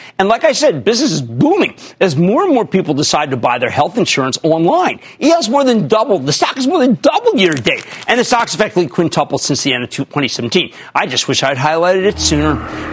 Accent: New Jersey, United States; Let's go to Phil in my home state of New Jersey, please.

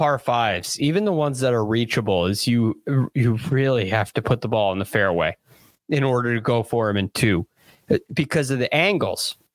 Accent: Connecticut, United States; I, this year, have watched about, 12 minutes of a college basketball game, a UConn game in my home state

